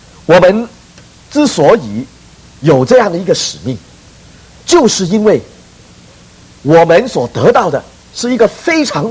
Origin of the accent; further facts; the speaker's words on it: China; 你知道我们中国人的字啊，很多都很有意思